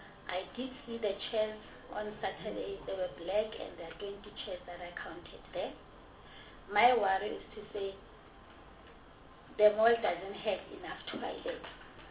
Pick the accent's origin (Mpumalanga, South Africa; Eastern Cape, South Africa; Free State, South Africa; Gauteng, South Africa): Gauteng, South Africa; Soweto; I'm from Soweto.